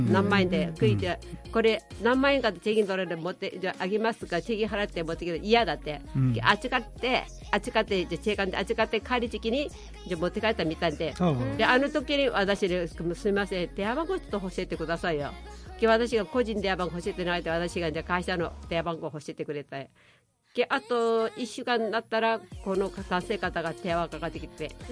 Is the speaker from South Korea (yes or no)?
yes; Daegu, South Korea; now in Japan; そうです。韓国の西向きのテグ市ですよ。